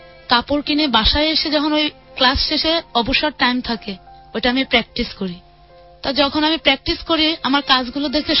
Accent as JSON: {"language": "Bangla", "town": "Khulna", "region": "Khulna Division", "country": "Bangladesh", "tie": "born or raised there", "said": "ছোটবেলায় আমি যেখানে বড় হয়েছি খুলনা, ঠিক সেই জায়গায় নিয়ে যায়।"}